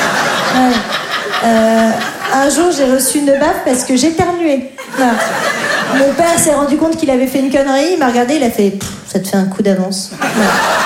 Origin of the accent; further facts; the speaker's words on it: Grand Est, France; je n'ai jamais reçu de pression et j'ai grandi en Lorraine.